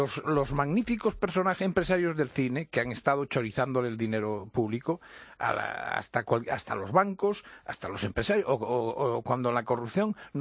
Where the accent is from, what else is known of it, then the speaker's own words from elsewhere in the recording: Spain; me irritó como ciudadano español